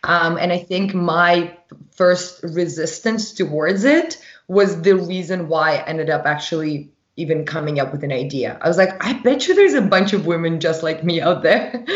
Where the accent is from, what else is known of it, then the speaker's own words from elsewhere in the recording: Russia; now in Vancouver, Canada; the way I was raised in Russia and the way I was raised, cannabis was drugs. It was just like a big no-no for me. And I moved to Vancouver